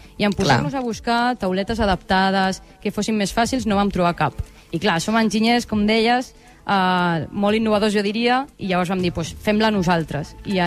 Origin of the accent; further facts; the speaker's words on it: Sant Feliu, Catalonia, Spain; m'ha fet moltíssima il·lusió poder venir aquí al meu poble